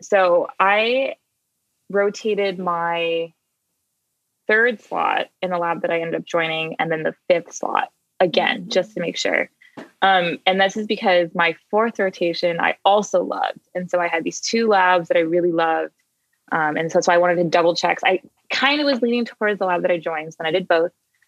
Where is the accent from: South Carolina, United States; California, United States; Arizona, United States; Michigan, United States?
Arizona, United States; Tucson; And I'm from Tucson, Arizona. But I did my undergrad at Berkeley.